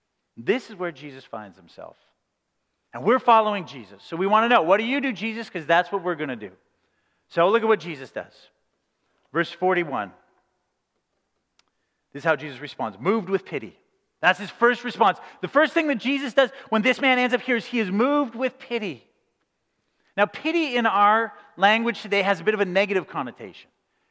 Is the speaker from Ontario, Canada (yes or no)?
no; Calgary, Alberta, Canada; I'm from Calgary, and we cheer for the Calgary Flames.